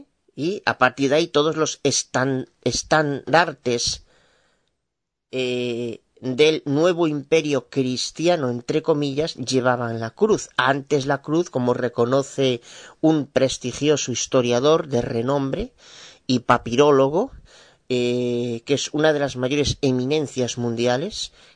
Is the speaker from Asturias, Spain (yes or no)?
no; Galicia, Spain; de Galicia, España